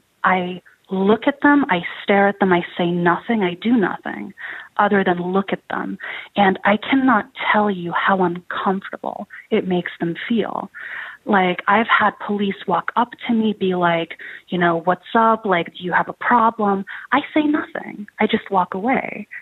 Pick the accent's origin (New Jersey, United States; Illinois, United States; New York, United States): New York, United States; New York City; now in Montreal, Canada; And I'm a New Yorker. You know, I was never assaulted by the NYPD, but Montreal police really have it out for me, it seems.